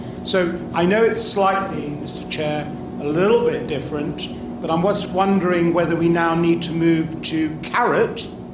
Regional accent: Ireland; As an Irish citizen, particularly seeing Mary there, very proud of her and everything you're all doing.

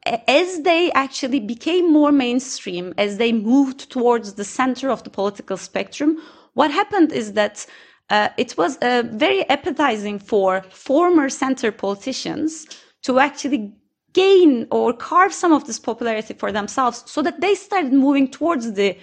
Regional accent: Turkey; moved away as an adult; also born or lived in Sweden; I was born and raised in Turkey, but I've spent a big chunk of my adult life in Sweden.

